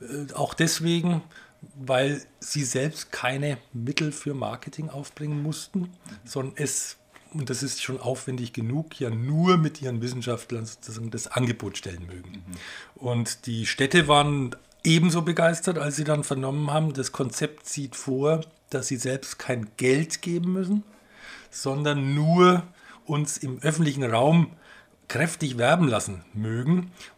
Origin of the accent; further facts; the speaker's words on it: Nuremberg, Bavaria, Germany; now in Munich, Germany; Ich selbst bin aus Nürnberg, war 16 Jahre lang Geschäftsführer des damals noch sehr ehrenwerten, starken Stadtmagazins Plärrer. Hatte mich dann 1998 nach München dann